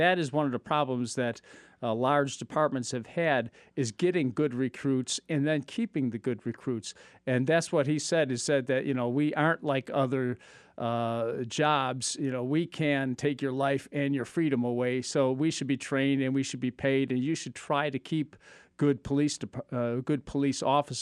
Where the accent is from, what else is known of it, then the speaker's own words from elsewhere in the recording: Chicago, Illinois, United States; I'm from Chicago, so I've been seeing a lot of the 1968 police riots, so to speak, on TV recently.